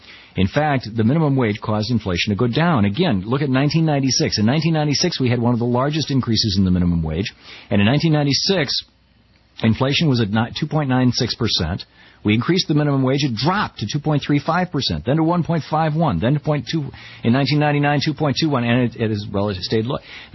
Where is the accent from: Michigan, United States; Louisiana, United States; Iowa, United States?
Michigan, United States; Yeah, I grew up in Michigan. Yep.